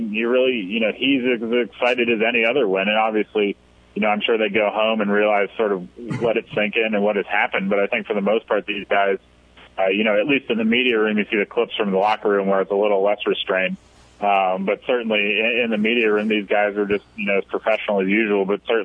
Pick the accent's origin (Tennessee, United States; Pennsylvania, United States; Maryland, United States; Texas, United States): Pennsylvania, United States; State College; I grew up in State College. I've listened to a lot of Penn State football on the radio growing up